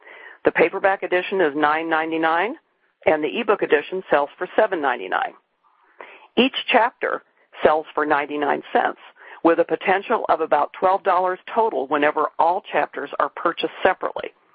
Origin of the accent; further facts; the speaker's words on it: Indiana, United States; a museum in my home state of Indiana